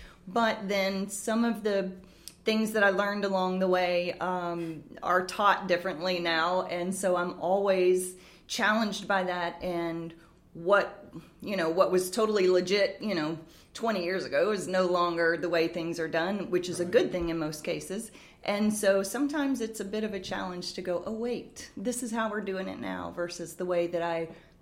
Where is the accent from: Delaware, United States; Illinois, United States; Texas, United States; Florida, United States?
Florida, United States; Pensacola; now in New Orleans, United States; I'm from Pensacola, Florida, so the closest dental school in proximity to my hometown was LSU.